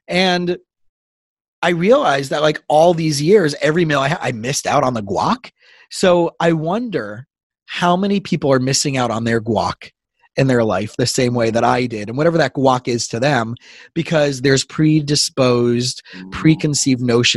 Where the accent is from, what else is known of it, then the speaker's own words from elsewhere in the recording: Florida, United States; also born or lived in Israel; Growing up in South Florida, I didn't grow up in California.